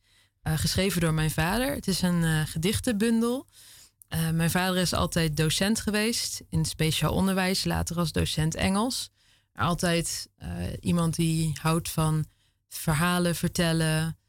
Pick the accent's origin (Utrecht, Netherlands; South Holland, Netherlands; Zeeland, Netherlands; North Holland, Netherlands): Utrecht, Netherlands; Veenendaal; ik kom uit Veenendaal.